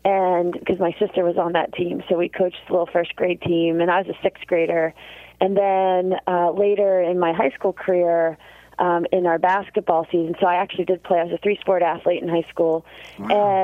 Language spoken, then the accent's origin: English; Baltimore, Maryland, United States; Well, I'm from Baltimore, Maryland.